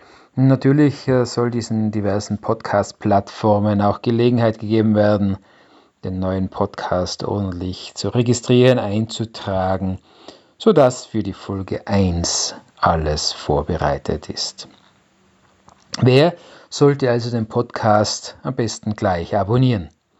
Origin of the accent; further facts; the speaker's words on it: Innsbruck, Tyrol, Austria; Ich bin aus Innsbruck in Österreich und bin seit 1998 IT-Unternehmer.